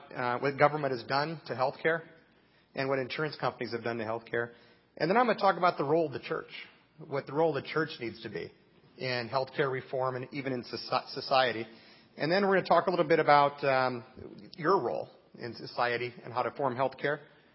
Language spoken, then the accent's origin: English; Arizona, United States; now in Ohio, United States; Even though I come from Arizona, I'm not really used to this snow either.